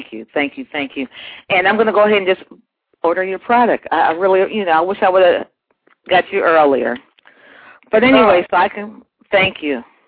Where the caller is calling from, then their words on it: Cleveland, Ohio, United States; I'm calling from Cleveland, Ohio. Please listen to me. I'm a 50-year-old female.